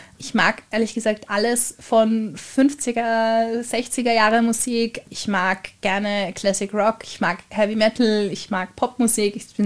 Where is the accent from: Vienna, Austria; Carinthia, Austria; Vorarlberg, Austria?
Vienna, Austria; Ich bin in Liesing aufgewachsen, also hier hauptsächlich Heuriger.